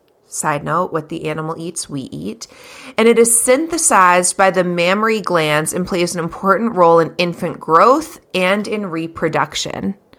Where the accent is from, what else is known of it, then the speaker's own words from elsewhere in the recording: United States; And I'm an American, right.